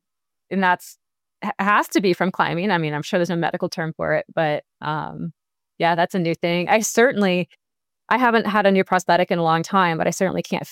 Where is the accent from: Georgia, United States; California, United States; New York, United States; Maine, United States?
Maine, United States; I grew up outside of Acadia National Park, which has incredible climbing.